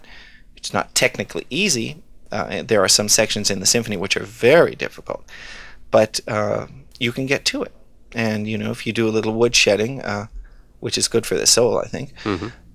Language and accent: English; United States; I'm an American, and these guys were the guys I was sitting in class with when I was a student